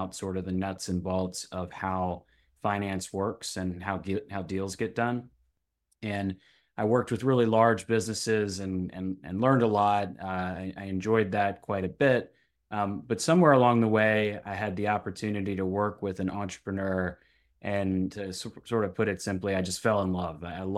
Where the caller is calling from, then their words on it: Annapolis, Maryland, United States; I am calling from Annapolis, Maryland. I'm based right outside of DC with my wife and two young girls.